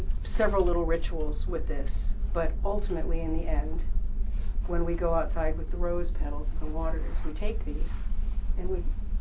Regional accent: Oregon, United States; We don't have a lot of rivers here. I came from Oregon where there were rivers everywhere.

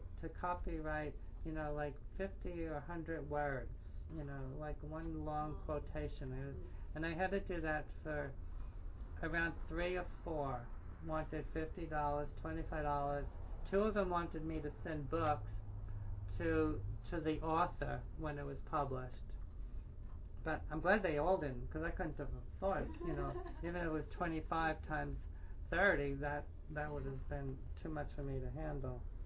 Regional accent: Sebastopol, California, United States; I discovered that Lindsay moved to my hometown, Sebastopol, California, and was teaching Kung Fu about 4 miles from where I live.

